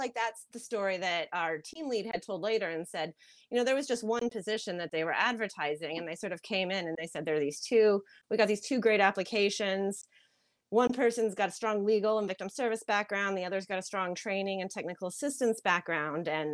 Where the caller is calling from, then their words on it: Annapolis, Maryland, United States; I am calling today from my home in Annap